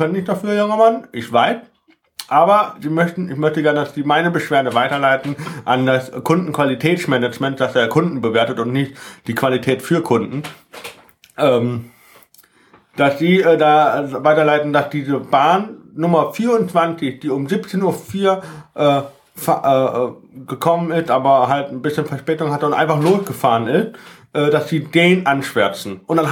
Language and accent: German; Lünebach, Rhineland-Palatinate, Germany; ich wurde in meiner Heimat Lünebach ganz oft gezwungen, in die katholische Kirche zu gehen. Deswegen kann ich diesen Kniefall, bis ich dann irgendwann gesagt habe, nee, das mache ich nicht mehr mit. Ich bin evangelisch, ich bin Protestant